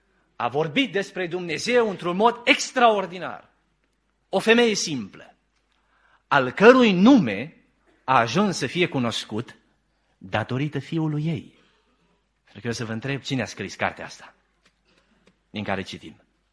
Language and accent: Romanian; Poieni, Bihor County, Romania; eram în biserica din Poieni, județul Bihor, înghețați de frig și plini de bucurie